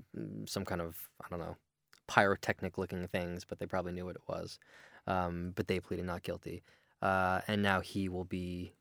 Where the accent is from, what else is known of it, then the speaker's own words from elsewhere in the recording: United States; No. I'm American. I have an Italian name.